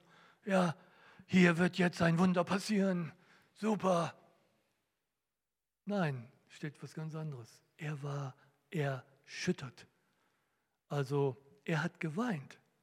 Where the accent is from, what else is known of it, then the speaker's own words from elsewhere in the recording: Northern Germany, Germany; Und ich komme aus dem Norden, ich weiß, dass Meer ganz schön viel ist